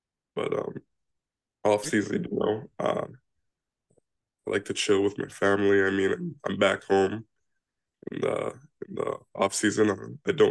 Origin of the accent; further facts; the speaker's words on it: Brampton, Ontario, Canada; We're both from Brampton and live very close together.